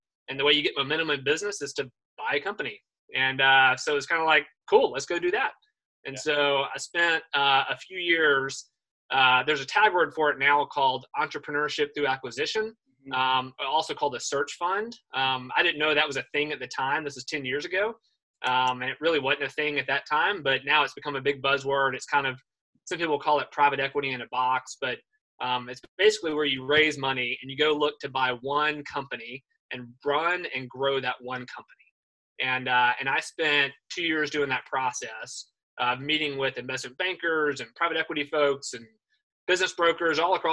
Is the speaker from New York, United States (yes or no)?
no; Oklahoma, United States; also born or lived in Alabama; I grew up in Oklahoma originally, and then Alabama, and so moved kind of all in the Southeast.